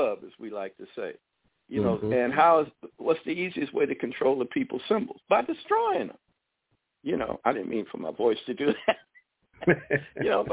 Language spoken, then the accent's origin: English; United States; We're American, natural-born citizens. We're homegrown.